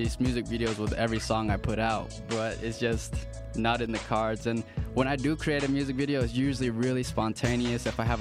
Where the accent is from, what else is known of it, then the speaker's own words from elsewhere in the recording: North Logan, Utah, United States; Growing up in North Logan, I grew up in the same neighborhood as a kid named Brian Harris.